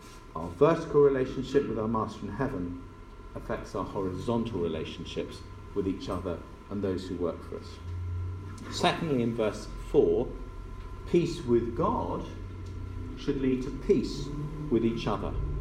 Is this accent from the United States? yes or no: no; United Kingdom; We're British, so that's not what we do.